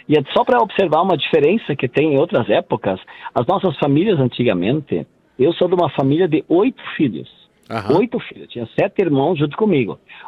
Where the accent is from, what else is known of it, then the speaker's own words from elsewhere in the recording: Rio Grande do Sul, Brazil; eu sou do Rio Grande do Sul, eu estou na fronteira agora.